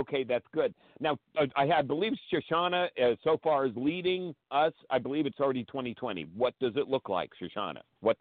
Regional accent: Hanover, New Hampshire, United States; Chaz and I grew up in Hanover, New Hampshire together in high school.

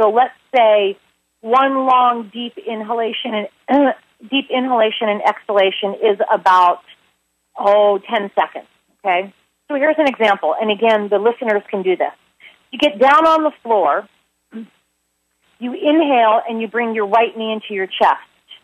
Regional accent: Philadelphia, Pennsylvania, United States; now in Arizona, United States; I've been living in Arizona for the last 17 years, but I grew up living in Philadelphia.

